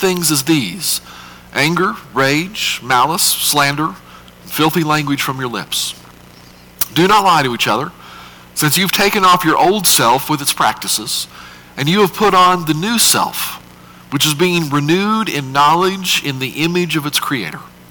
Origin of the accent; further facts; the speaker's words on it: New Mexico, United States; accent: New Mexico; Charleston, they have this nice little southern twang, and we have this no-accent New Mexico voice